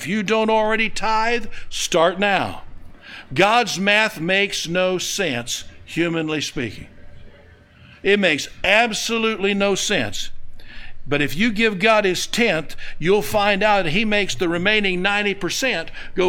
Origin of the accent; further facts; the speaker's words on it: Oklahoma, United States; I grew up in Oklahoma. All roads lead to a major section line somewhere.